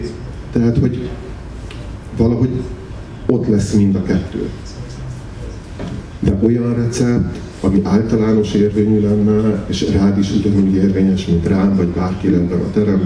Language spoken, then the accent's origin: Hungarian; Transylvania, Romania; now in Budapest, Hungary; másképpen határozom meg magam otthon Erdélyben, itthon Budapesten, és akkor már is van két darab otthon, és hát, hogyha belegondolok, akkor én már jóval több, mint az eddigi életemnek a felét itt éltem le Budapesten.